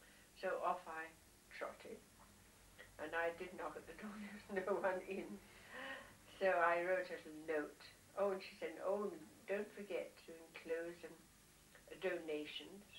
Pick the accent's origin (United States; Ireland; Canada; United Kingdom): United Kingdom; Hayes, London; So I said, have you? Oh, I come from Hayes.